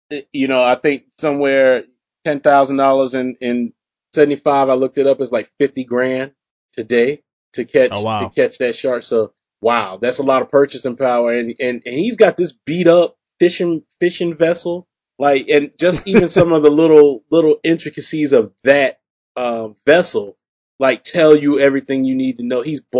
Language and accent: English; the South, United States; growing up in the South and seeing shade tree mechanics here